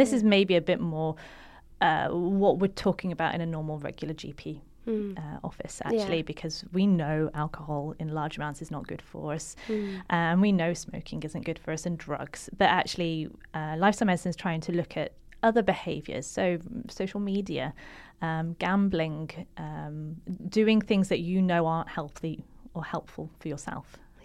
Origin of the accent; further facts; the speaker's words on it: England, United Kingdom; now in Norway; Like I'm English